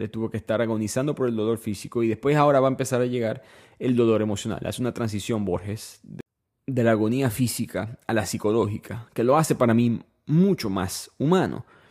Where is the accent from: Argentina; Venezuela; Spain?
Venezuela; No me imaginaría si yo digo que soy de Venezuela y alguien dice otro nombre.